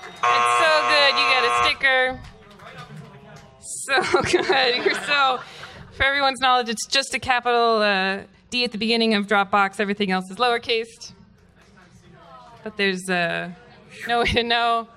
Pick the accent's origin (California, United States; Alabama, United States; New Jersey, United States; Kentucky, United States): California, United States; I'm from the Bay Area, and so it's just like, what is the internet? Oh, it's that building.